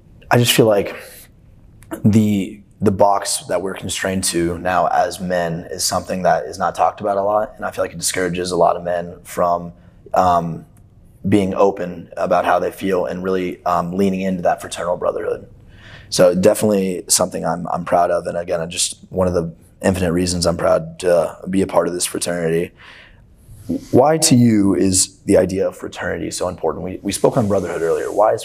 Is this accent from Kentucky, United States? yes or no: yes; Louisville, Kentucky, United States; I'm from Louisville. You won't find one bit of hockey in Louisville except for like one little ice rink.